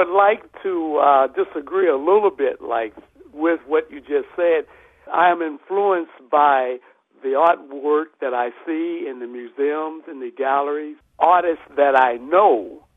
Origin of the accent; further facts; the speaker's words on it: United States; It's just that in that I am an African-American and I grew up in the United States, there's a certain specific quality about my work.